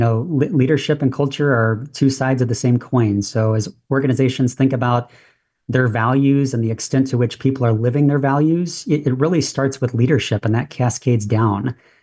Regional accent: St. Louis, Missouri, United States; So I was born and raised in St. Louis. I've been in St. Louis my entire life.

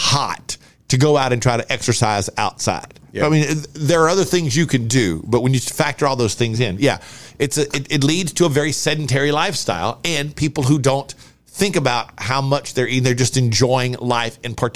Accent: Pineville, Louisiana, United States; My hometown is Pineville, Louisiana.

